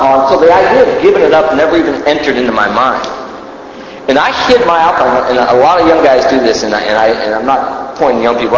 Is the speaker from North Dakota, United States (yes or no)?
no; Stockton, California, United States; I grew up in California. I grew up in a town called Stockton, California. If anyone's from California, you know I'm not bragging about it.